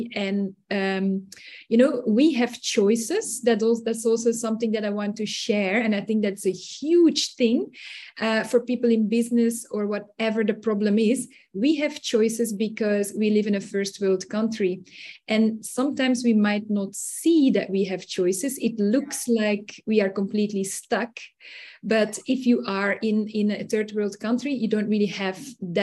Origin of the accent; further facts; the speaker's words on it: Belgium; I'm actually originally from Belgium.